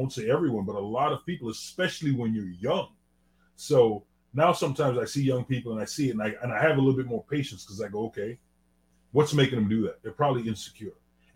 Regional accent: Trinidad & Tobago; I'm from Trinidad and Tobago, right? So I have I'm a resident alien.

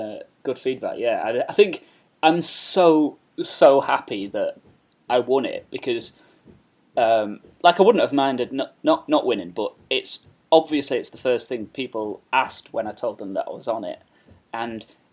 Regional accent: Stockport, North West England, United Kingdom; So I'm from Stockport, which is like Greater Manchester. It's not that far from like Burnage and stuff. And it's I was born in 1987.

